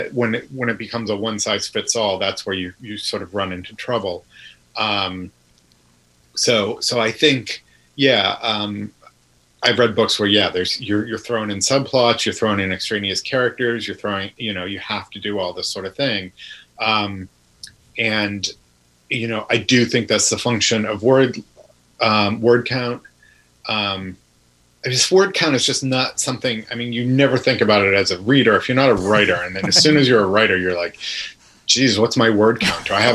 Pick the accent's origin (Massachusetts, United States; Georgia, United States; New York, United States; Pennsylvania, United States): Massachusetts, United States; Boston; I'm from Boston, and Boston just put up a statue, a really cool statue of Edgar Allan Poe.